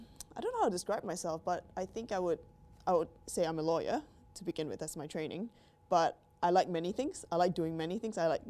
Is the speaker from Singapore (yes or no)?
yes; Singapore; also born or lived in Vancouver, Canada; now in Perth, Australia; I was born in Canada, Vancouver. Okay. But my parents decided I was a bit too far away to move there. So they went back to Singapore. And then about 17 years ago, I came back to Perth. I came to Perth and I've stayed there since.